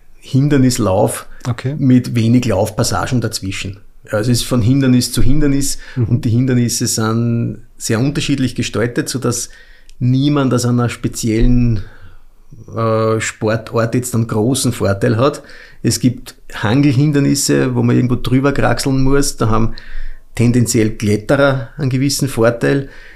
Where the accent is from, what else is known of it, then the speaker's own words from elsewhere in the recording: Austria; als Österreicher